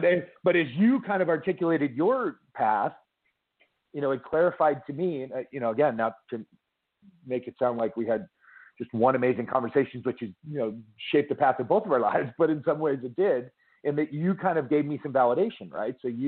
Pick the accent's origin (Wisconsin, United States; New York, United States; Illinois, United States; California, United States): Illinois, United States; Chicago; I'm an Irish Catholic kid from Chicago